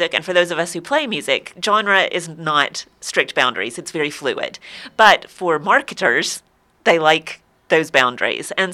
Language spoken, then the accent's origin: English; Bristol, United States; also born or lived in England; I'm a hometown girl. I grew up in Bristol and didn't realize how great it was till I moved back, and now I wouldn't live anywhere else.